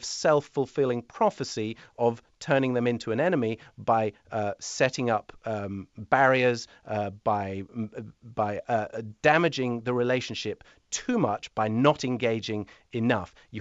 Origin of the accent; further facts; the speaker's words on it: England, United Kingdom; as the Chinese like to point out, especially as an Englishman myself, you know, I'm not sure who I am to lecture anybody on colonialism.